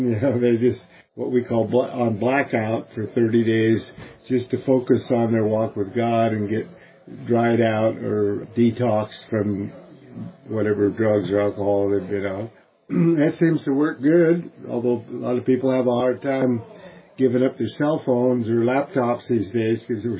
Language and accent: English; Portland, Oregon, United States; I'm originally from Portland, Oregon. We opened up a house and started taking people in.